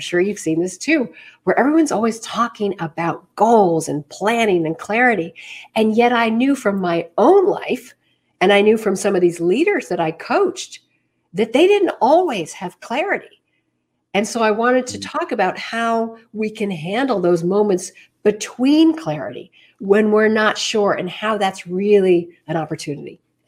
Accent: Manhattan, New York, United States; I left for many years, but I came back. So, you know, I was born and bred right here in the city.

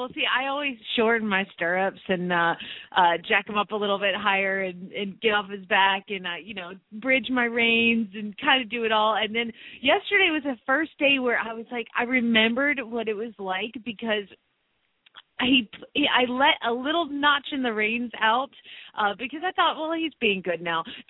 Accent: Phoenix, Arizona, United States; from Phoenix, Arizona

